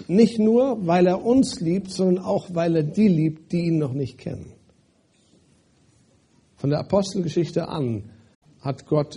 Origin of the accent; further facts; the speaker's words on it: Hesse, Germany; bei Frauen vielleicht beim Negativreden, Tratschen, sagt man dazu bei uns in Hessen.